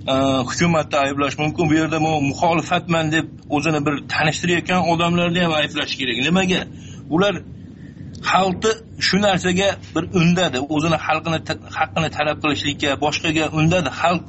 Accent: Andijan Region, Uzbekistan; men ham o'zim Andijonlikman.

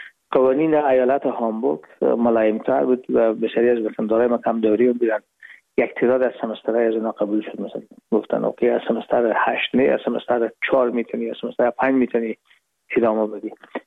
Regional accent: Herat, Afghanistan; moved away as an adult; now in Hamburg, Germany; رفتیم از کابل به هرات و پیش از که فاکولته رو پایان برسانیم یا دیپلم بگیریم از هرات از طریق زمینی داخل مرز ایران شدیم، از مرز ایران گذشتیم و داخل پاکستان و از پاکستان و قاچقی آمدیم با آلمان. یعنی میشد سال 1369 که ما به هامبورگ رسیدیم

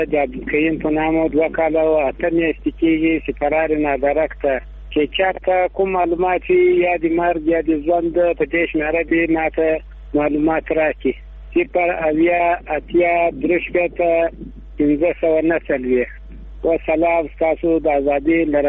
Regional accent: Ghazni, Afghanistan; د غزنی دی ولایت مکور دی ولسوالی دی دولنی دی تنگی دی کلی وشیدو

